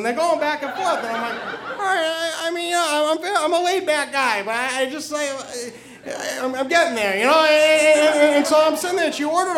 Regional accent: New Hampshire, United States; I am originally from New Hampshire.

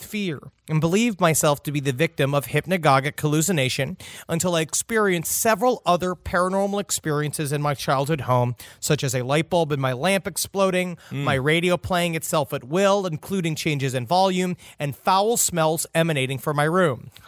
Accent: Houston, Texas, United States; I grew up in Houston, Texas.

